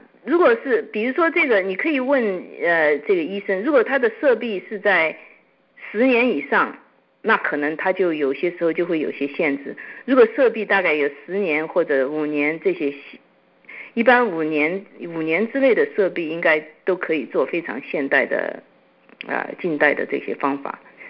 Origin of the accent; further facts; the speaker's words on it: China; 所以这个问题对我们亚洲人来，对我们中国人来说呢